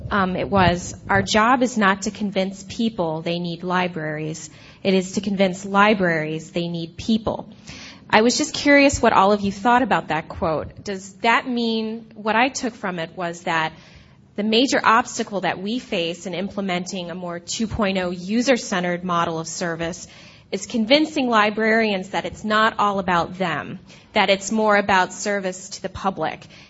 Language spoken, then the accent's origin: English; Park Ridge, Illinois, United States; I'm from Park Ridge, Illinois.